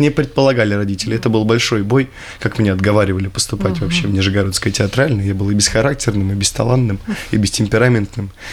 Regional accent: Nizhny Novgorod, Nizhny Novgorod Oblast, Russia; also born or lived in Moscow; now in Ryazan, Russia; Я родом из Нижнего Новгорода. В Рязани я уже, получается, какой, 3-й год.

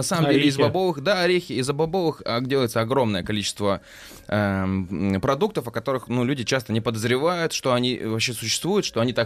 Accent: Irkutsk, Irkutsk Oblast, Russia; born there; Я не из Петербурга, я в Иркутске родился.

